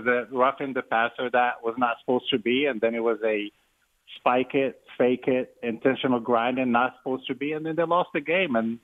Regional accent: Charlotte, North Carolina, United States; obviously I'm from Charlotte. I'm a Panthers fan.

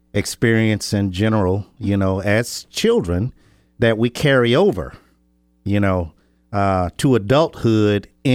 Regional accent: Detroit, Michigan, United States; Of course, I grew up in Detroit, and having a lot of experiences with respect to the civil rights movement.

